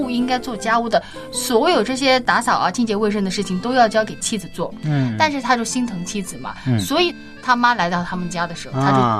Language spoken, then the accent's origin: Chinese; Shanghai, China; 我告诉你，我的家乡就是在上海。